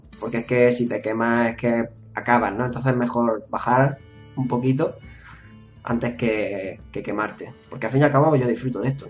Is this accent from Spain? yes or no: yes; Spain; si soy español